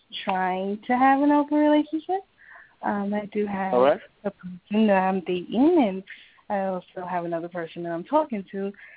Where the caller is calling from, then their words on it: New Jersey, United States; I'm calling from New Jersey.